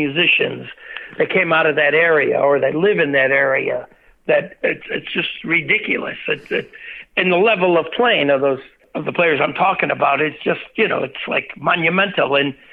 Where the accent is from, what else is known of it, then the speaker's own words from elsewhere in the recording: Buffalo, New York, United States; He was from Rochester, and I was from Buffalo.